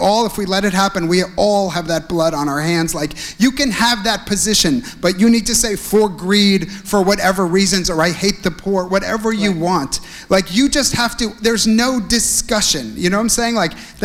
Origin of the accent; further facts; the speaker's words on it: United States; now in Israel; He was Australian, I'm American.